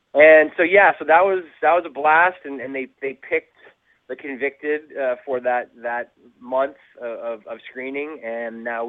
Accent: Holliston, Massachusetts, United States; Instagram came about because the CEO and founder was from my hometown of Massachusetts.

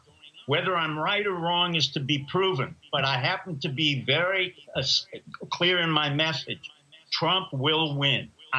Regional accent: New York, United States; I grew up in New York.

